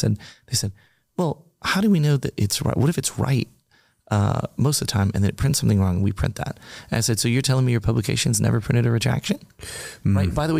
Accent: Germany; I grew up in Germany, a soccer ball.

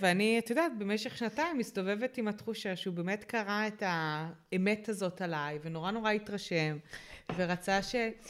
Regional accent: Nahariya, Northern District, Israel; אז גדלנו בנהריה והיינו משפחה שהיו לה תקופות יפות יותר ופחות, אבל משפחה עצמאית בפריפריה

